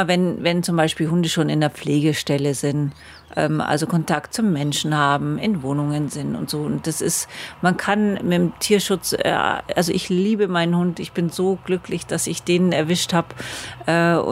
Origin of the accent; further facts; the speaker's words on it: Kenya; ich bin in Afrika aufgewachsen, in Kenia.